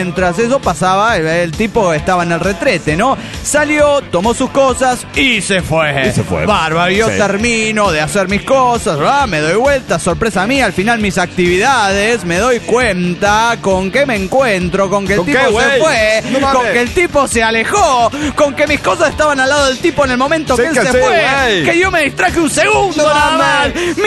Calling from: La Plata, Buenos Aires Province, Argentina; de La Plata, Argentina.

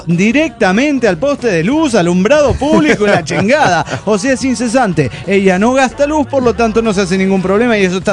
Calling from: Washington, United States; del Renton desde Washington United States.

